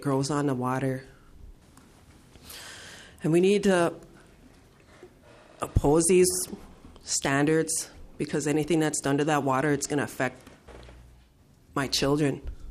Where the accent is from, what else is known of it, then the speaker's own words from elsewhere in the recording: East Lake, Minnesota, United States; I'm from East Lake, Minnesota.